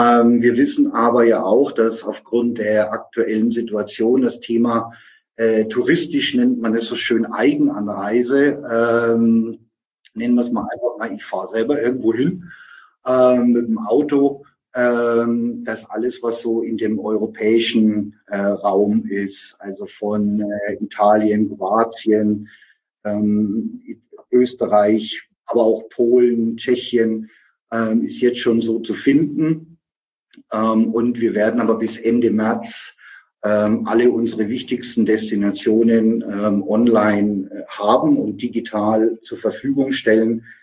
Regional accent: Nuremberg, Bavaria, Germany; aus meiner Heimatstadt Nürnberg-Fürth

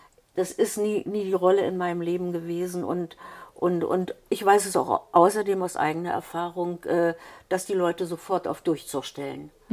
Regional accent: Werben, Saxony-Anhalt, Germany; durch Gespräche, die ich in Werben in meinem Heimatort habe

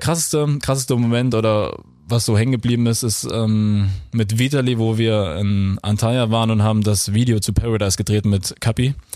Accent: Thuringia, Germany; ich bin aus Thüringen

